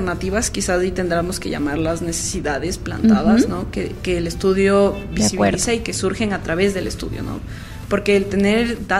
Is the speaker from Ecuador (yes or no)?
yes; Ecuador; como cultura ecuatoriana tenemos una mala memoria